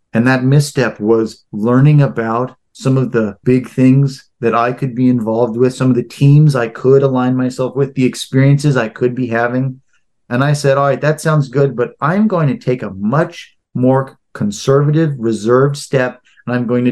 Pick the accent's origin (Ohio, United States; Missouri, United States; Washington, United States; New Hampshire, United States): Missouri, United States; St. Louis; I'm from St. Louis, Missouri.